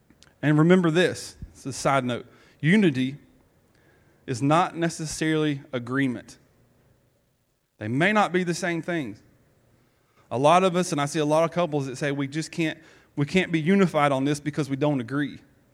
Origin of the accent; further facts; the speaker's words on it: Georgia, United States; accent: South Georgia; I don't know how it got from my South Georgia accent through Siri.